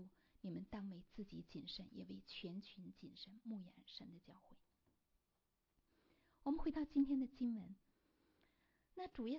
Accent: China; 我在想啊，他们是不是和我们中国人一样啊，在教会里面大家都很顾及面子

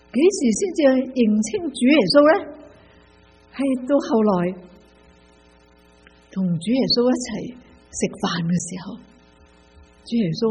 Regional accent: China; 即好像我们中国人拎起碗饭那样，就祈祷

